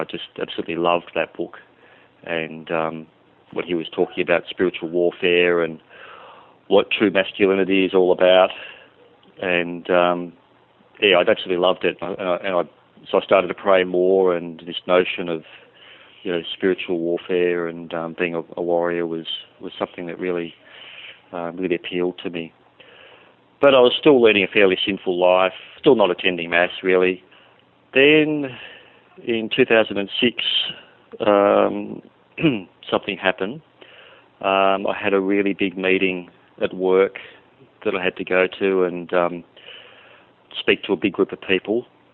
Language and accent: English; Canberra, Australian Capital Territory, Australia; born there; I was born in 1968 in Canberra, went to Catholic schools.